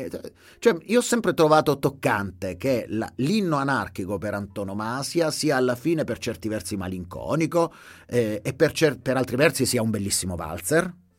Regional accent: Ticino, Switzerland; E quindi anche solo come ticinesi, a un certo punto dovremmo andarne fieri

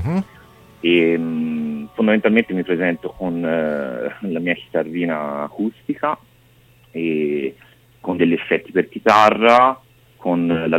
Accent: Pistoia, Tuscany, Italy; Io sono di Pistoia

